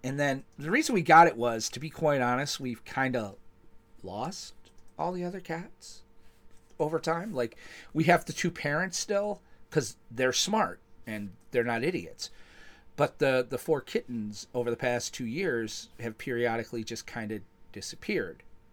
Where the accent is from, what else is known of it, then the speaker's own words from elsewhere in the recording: New York, United States; we decided that we wanted to go to my wife's favorite place to go when we go to my hometown, Casa Lager Winery. And while we were there, I forget where I was going with that. Oh shit! They were selling grape pies. So grape pie is a delicacy from Western New York.